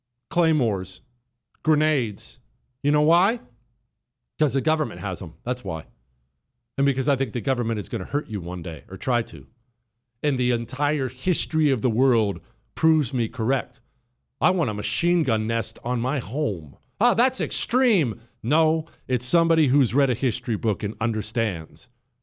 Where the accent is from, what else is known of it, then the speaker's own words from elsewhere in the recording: Montana, United States; You know, where I grew up in Montana, there are shooters like you can't possibly imagine.